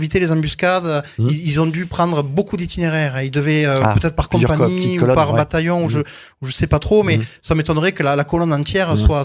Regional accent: Occitanie, France; par chez nous en Aveyron

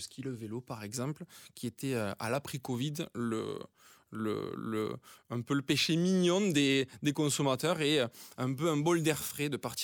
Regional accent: Occitanie, France; J'ai grandi moi sur la Bastille Saint-Pierre. Après, j'ai évolué à lycée Antoine Bourdelle à Montauban

